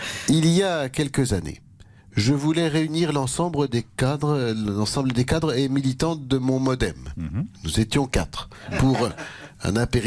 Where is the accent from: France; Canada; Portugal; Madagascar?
France; Nouvelle-Aquitaine; Comme on dit chez moi dans le Béarn, il y a un os dans la garbure.